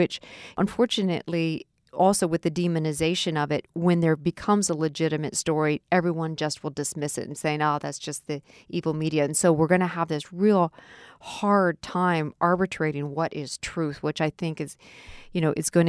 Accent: Alaska, United States; Yeah, and they never went to Alaska

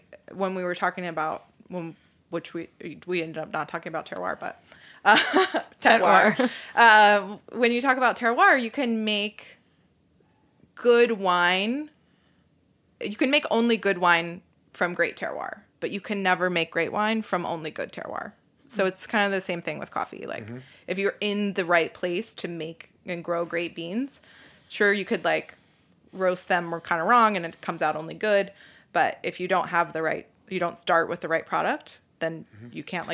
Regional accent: Snellville, Georgia, United States; I grew up outside of Atlanta. I grew up in Snellville, Georgia.

